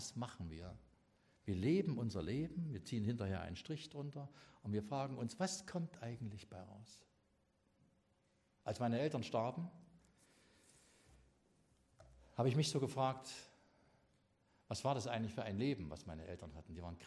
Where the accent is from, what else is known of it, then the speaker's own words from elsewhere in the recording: Jena, Thuringia, Germany; ich komme aus Jena